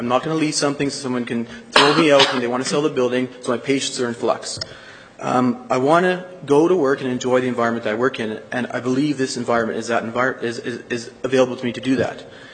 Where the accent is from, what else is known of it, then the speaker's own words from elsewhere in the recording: Winnipeg, Manitoba, Canada; born there; I was born in Winnipeg, and I trained in medical school in Winnipeg and finished my dermatology residency in Vancouver, and I came back to Winnipeg because I love the city.